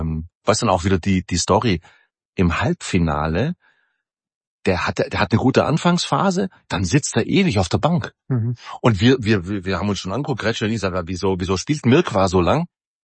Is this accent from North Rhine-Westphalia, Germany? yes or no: no; Baden-Württemberg, Germany; dass ich sprachbehindert in die Welt geschickt worden bin als Schwabe.